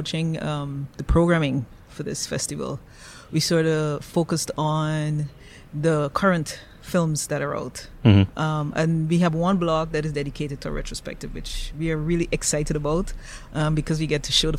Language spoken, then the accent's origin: English; Guyana; And I'm from Guyana.